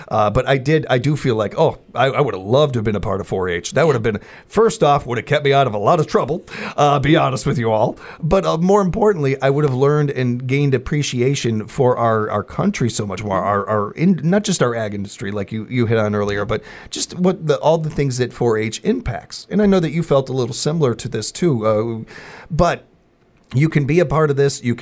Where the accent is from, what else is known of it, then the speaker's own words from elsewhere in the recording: Chicago, Illinois, United States; even as a city boy, growing up in Chicago and everything